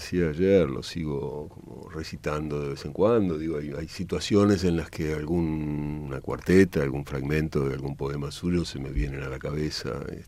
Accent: Buenos Aires, Argentina; Yo soy de Buenos Aires, de la capital, que es una ciudad que da mucho la espalda a las provincias argentinas

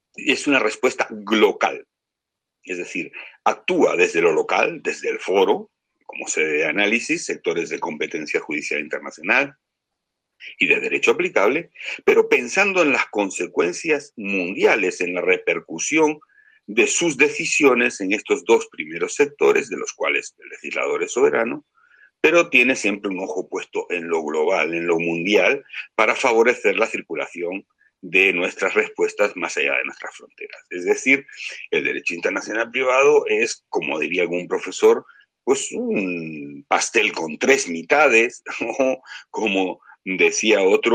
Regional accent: Uruguay; born there; yo nací en Uruguay, hijo de padres y madres españoles

